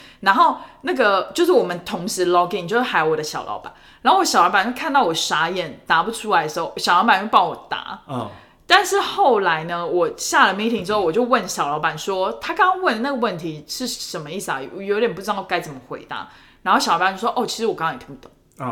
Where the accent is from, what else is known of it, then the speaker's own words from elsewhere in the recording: Taiwan; 其实我觉得好像其实身为台湾人蛮自豪